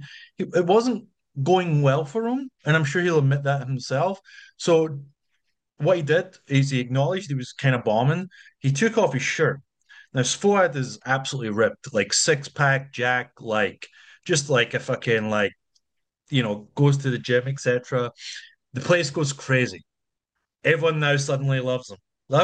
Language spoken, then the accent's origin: English; Scotland, United Kingdom; Scottish, we're just Scottish people are, or you people in the UK generally